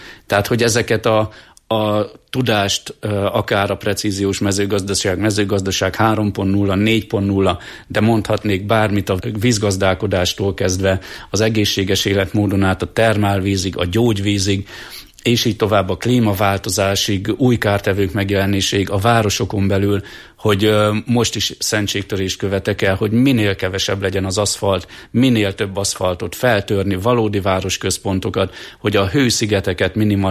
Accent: Hungary; de hát magyarok vagyunk, a tanult tehetetlenség és az, hogy jaj, ha rossz is, akkor is inkább nem változtatunk

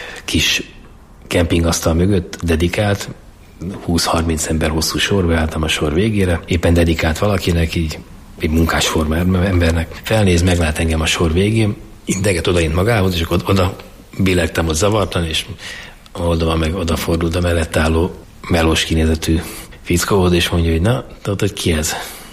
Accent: Budapest, Hungary; A Fradi másképpen, itt nőttem föl, jártam középiskolában.

